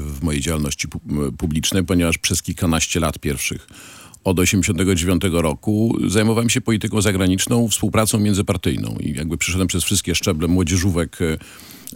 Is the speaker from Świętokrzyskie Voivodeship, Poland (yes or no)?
no; Pomeranian Voivodeship, Poland; Natomiast ja jestem jakby jako pomorzanin. Gdańsk i Pomorze zawsze było takie bardzo autonomiczne i samodzielne w myśleniu.